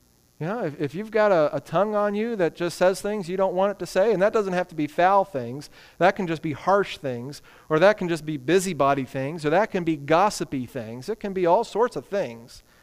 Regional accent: Texas, United States; And we said, well, we're from Texas. He said, well, you don't have an accent. I said, that's because we're living in the Metroplex. Nobody has an accent here.

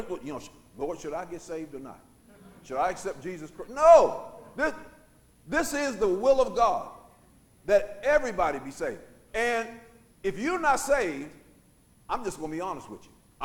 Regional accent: Braddock, Pennsylvania, United States; I remember growing up in Braddock on 6th Street.

